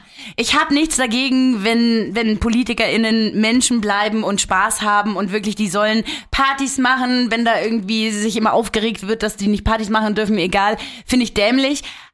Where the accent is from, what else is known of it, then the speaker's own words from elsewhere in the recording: Berlin, Germany; ich bin aus Berlin hierher gezogen, schon vor zig Jahren